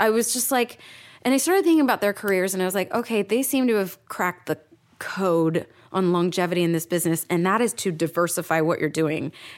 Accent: New York, United States; now in Los Angeles, United States; I kind of went kicking and screaming out to LA because I was like, I'm a New Yorker and I hate LA because I'm a New Yorker and that's what we do and stuff.

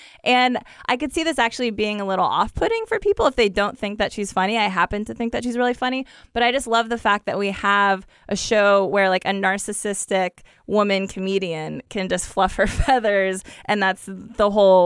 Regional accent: Ohio, United States; I'm allowed to say that because I'm from the Midwest. I'm from Ohio. And you know, we have great cities in Ohio too

